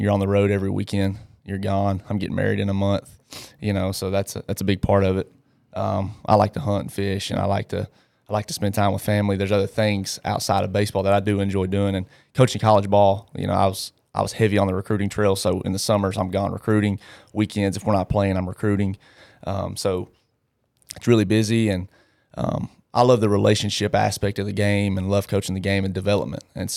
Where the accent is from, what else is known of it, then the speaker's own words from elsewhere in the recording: Milan, Tennessee, United States; Yeah, I grew up in Milan, Tennessee, so not too far from here, just north of Jackson.